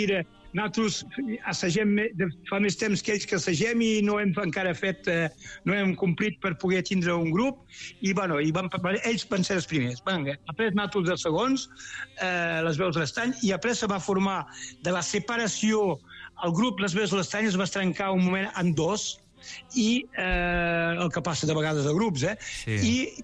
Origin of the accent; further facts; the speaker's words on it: Catalonia, Spain; I jo sóc fill de les Terres de l'Ebre.